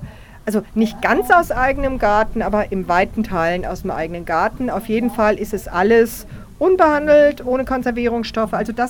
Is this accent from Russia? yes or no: no; Austria; now in Germany; ich bin ja aus Österreich, ihr seid ja Deutsche, seid ja Ausland für mich.